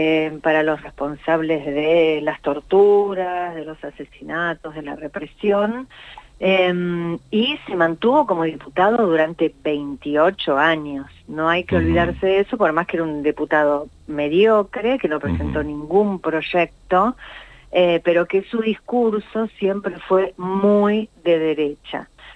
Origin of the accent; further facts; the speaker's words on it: Argentina; nosotros como argentinos y argentinas